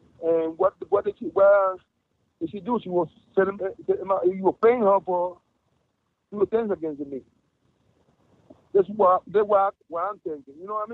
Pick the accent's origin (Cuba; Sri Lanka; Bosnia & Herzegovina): Cuba; English is a second language; now in United States; I'm an immigrant. I'm coming from Cuba. I was coming from Cuba, and I'm an immigrant